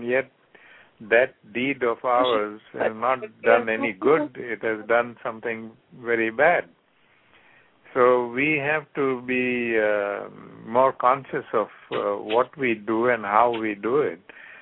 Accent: South Africa; because I grew up in South Africa at a time when apartheid was at its worst

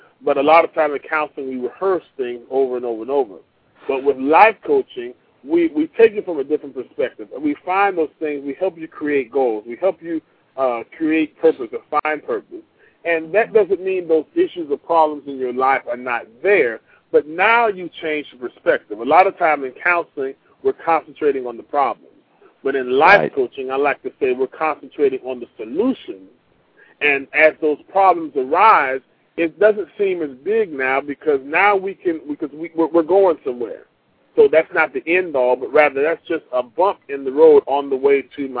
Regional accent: Port Salerno, Florida, United States; also born or lived in Manhattan; now in Orlando, United States; Well, I was born in Manhattan, New York, but I moved to Florida at a very early age, and I was reared in a little fisherman's town called Port Salerno, Florida.

